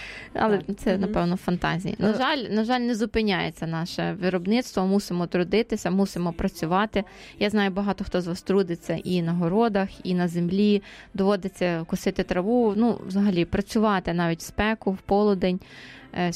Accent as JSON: {"language": "Ukrainian", "region": "Ternopil Oblast", "country": "Ukraine", "tie": "born there", "said": "Народилася я в Тернопільській області, ходила я часто з мамою сапати бурячки, і було дуже жарко."}